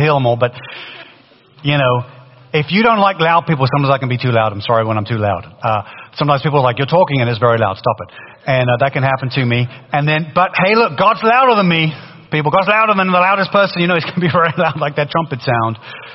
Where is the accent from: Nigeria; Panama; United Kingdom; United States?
United Kingdom; England; accent: British; moved away; When I first moved from England, my British accent was stronger. And now no one knows where I'm from now.